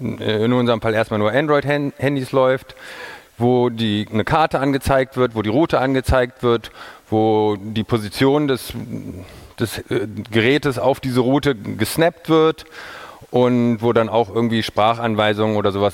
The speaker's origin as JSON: {"language": "German", "town": "Göttingen", "region": "Lower Saxony", "country": "Germany", "tie": "born or raised there", "said": "hier in Göttingen, meiner Heimatstadt"}